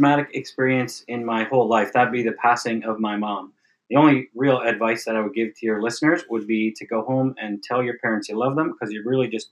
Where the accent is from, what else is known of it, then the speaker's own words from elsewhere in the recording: Toronto, Ontario, Canada; moved away as an adult; also born or lived in Cape Breton; now in Ottawa, Canada; I was born in Cape Breton, Nova Scotia, and then I moved to Toronto when I was about 1 year old. And in Toronto, I grew up there till about 27, when I ultimately moved to Ottawa.